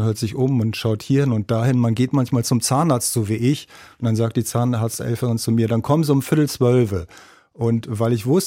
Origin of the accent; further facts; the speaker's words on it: West Germany, Germany; born there; ich bin als jemand, der in Westdeutschland geboren ist, als Kind der alten Bonner Republik